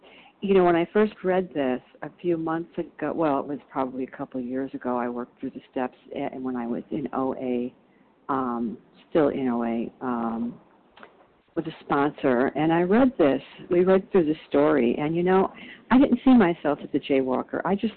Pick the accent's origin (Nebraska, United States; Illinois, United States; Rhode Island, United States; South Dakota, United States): Illinois, United States; I'm from Illinois.